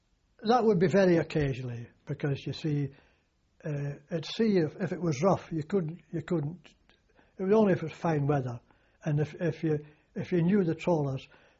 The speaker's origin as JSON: {"language": "English", "town": "Buckie", "region": "Scotland", "country": "United Kingdom", "tie": "born or raised there", "said": "In my hometown of Bucky, you see, you buy your nets, your ropes, your buoys. It was all bought locally."}